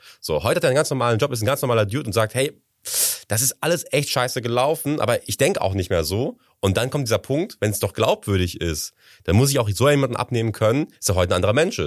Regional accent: Dortmund, North Rhine-Westphalia, Germany; Ich komme aus Dortmund

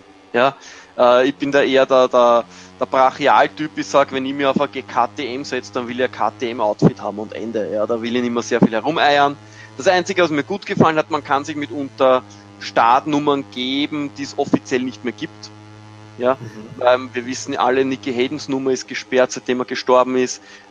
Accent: Austria; Das macht mir als Österreicher natürlich sehr viel Spaß

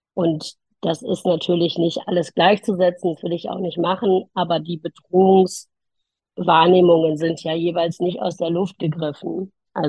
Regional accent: Germany; Ja, also es ist natürlich so, dass wir als Deutsche eine andere Perspektive auf Verteidigung haben.

